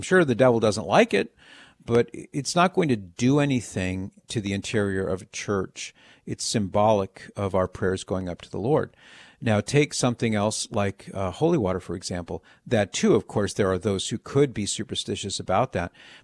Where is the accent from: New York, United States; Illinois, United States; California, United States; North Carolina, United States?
California, United States; Now, Maria, I'm from California. I live most of my life in California